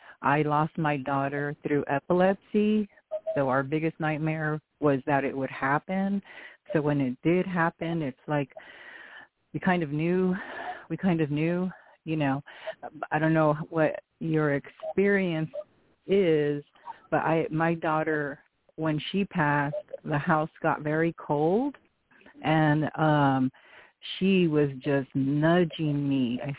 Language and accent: English; Oakland, California, United States; also born or lived in Bakersfield; I was born in Bakersfield, and I was raised in Oakland.